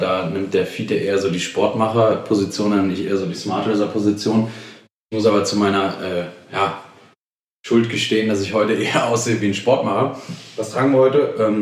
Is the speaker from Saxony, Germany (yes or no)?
no; Oberursel, Hesse, Germany; Ich komme aus Wursel, das dürfte wahrscheinlich im wenigsten was sagen. Das ist eine mittelgroße Stadt im unmittelbaren Einzugsgebiet von Frankfurt.